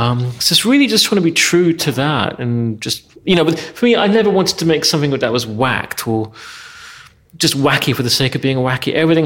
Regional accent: England, United Kingdom; growing up in England

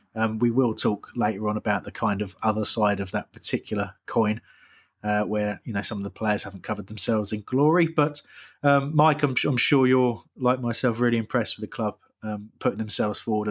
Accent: Crawley, South East England, United Kingdom; I'm from Crawley, but I cannot emphasise enough how little I care for them.

